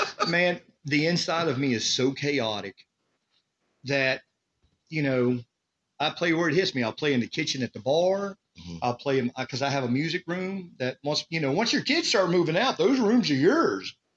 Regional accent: West Virginia, United States; And so I'm originally from West Virginia, so I have a lot of – West Virginia songs, and I have a lot of references to coal and stuff.

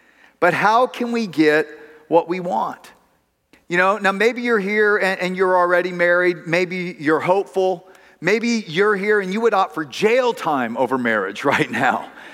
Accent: Texas, United States; Yeah, you know, there are a lot of great things about us Texans. I grew up as a Texan, even though I spent my time away.

